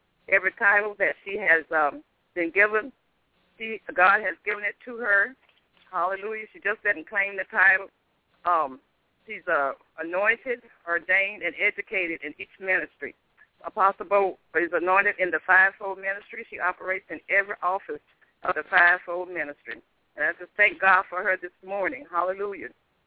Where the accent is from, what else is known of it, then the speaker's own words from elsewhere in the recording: Pompano Beach, Florida, United States; I'm from Pompano Beach, Florida.